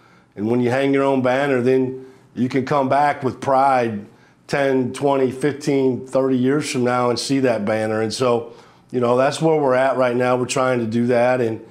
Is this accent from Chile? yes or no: no; Lone Tree, Iowa, United States; I wouldn't be a coach if it wasn't for where I grew up in Lone Tree, Iowa